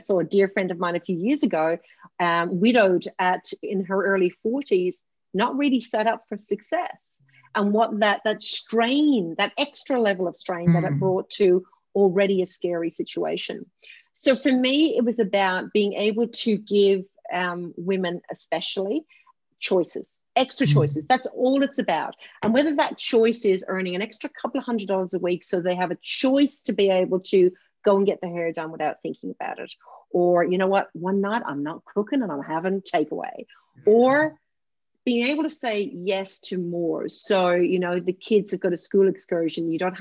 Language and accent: English; Ireland; growing up in Ireland